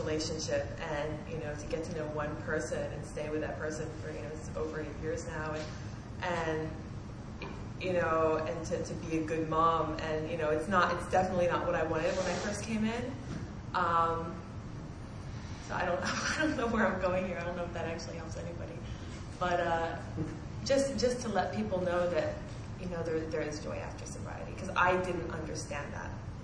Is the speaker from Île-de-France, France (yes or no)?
yes; Paris, Île-de-France, France; I'm an alcoholic from Paris.